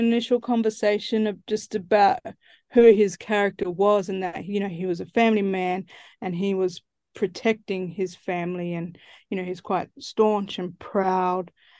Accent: Central Australia, Australia; You know, for me, I'm from Central Australia. That's where I grew up. That's who I, you know, it's a part of me. It's who I am, you know, and I grew up in the bush a lot. You know, I spent a lot of my childhood out there

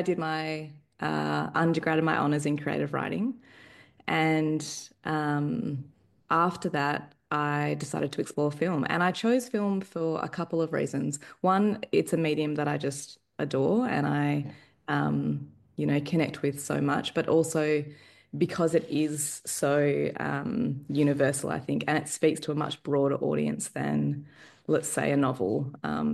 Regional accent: Perth, Western Australia, Australia; now in Melbourne, Australia; I grew up in Perth, and left Perth and moved to Melbourne.

